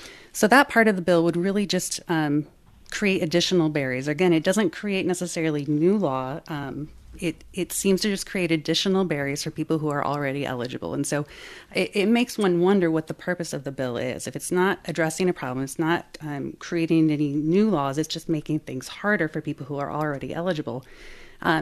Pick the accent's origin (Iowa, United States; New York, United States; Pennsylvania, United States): Iowa, United States; And it has been, like I said, I grew up in Iowa and it has been this way for a long time.